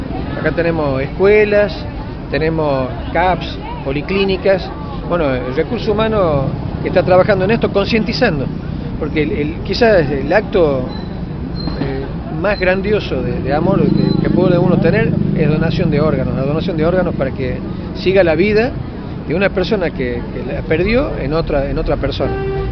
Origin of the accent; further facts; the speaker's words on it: Tucumán, Argentina; nos sentimos orgullosos como tucumanos